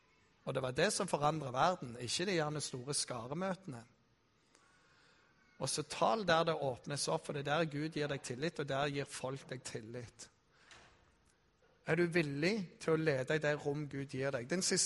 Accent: Rogaland, Norway; Jeg er jærbu, og det er veldig vanskelig å la være å jobbe.

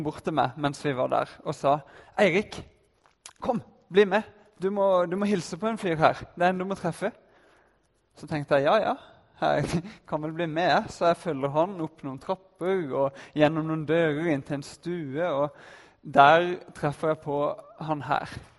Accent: Kristiansand, Agder, Norway; now in Oslo, Norway; Jeg er opprinnelig fra Kristiansand, som dere kanskje hører.

